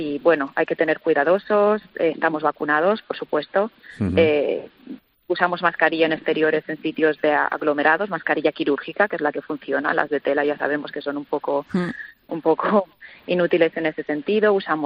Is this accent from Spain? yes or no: yes; Spain; soy española